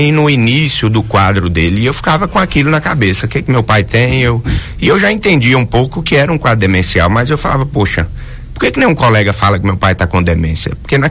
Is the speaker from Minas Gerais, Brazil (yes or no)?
yes; Teófilo Otoni, Minas Gerais, Brazil; Meu pai formou em 62, eu sou de Teoflotone, em Minas Gerais.